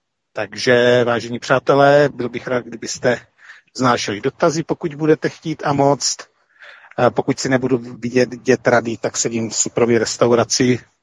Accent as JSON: {"language": "Czech", "region": "Moravia", "country": "Czechia", "said": "byť jsem Čechem poleno, nebo respektive Moravák"}